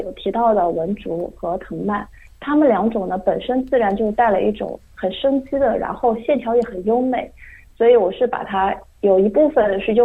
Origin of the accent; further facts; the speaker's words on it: Nanjing, Jiangsu, China; 我的启蒙老师还是在国内，因为我是南京的，然后当时我是在南京找到了一位教韩式花艺的老师